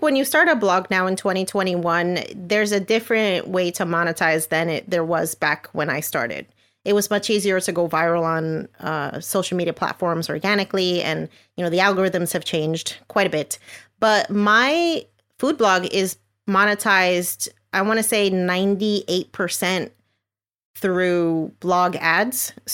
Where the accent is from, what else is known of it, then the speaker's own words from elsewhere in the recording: New Jersey, United States; now in Florida, United States; So I'm originally from New Jersey. I had moved down to Florida